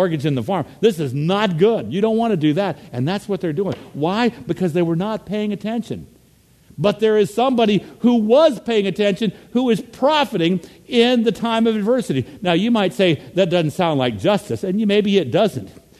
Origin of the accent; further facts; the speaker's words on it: Virginia, United States; Now, I come from the Commonwealth of Virginia, where the land is just absolutely awful, and we do terrible things to it, like grow tobacco.